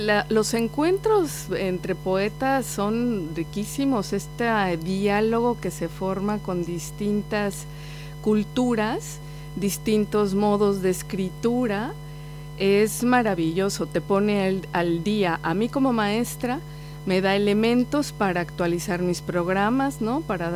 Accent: Mexico City, Mexico; born there; Nací en el DF, aunque por cuestiones de trabajo me fui a vivir a Oaxaca, que es una provincia que está en el Pacífico. Bueno, yo no estaba en el Pacífico, yo estaba en la frontera entre Oaxaca y Puebla.

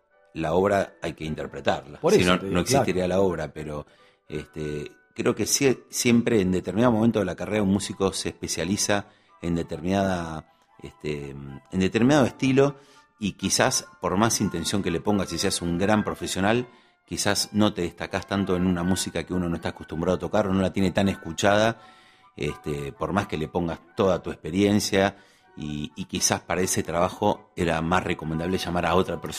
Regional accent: Tucumán, Argentina; me hace acordar a toda mi infancia en Tucumán.

